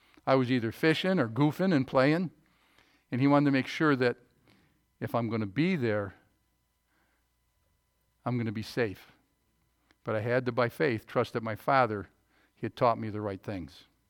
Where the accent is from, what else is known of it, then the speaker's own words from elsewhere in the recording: Fair Haven, New York, United States; So, I grew up in Fairhaven. We had a little chunk, 27 feet of bayfront property that tied to the big corner yard that my family had on a curve down the north end of Fairhaven.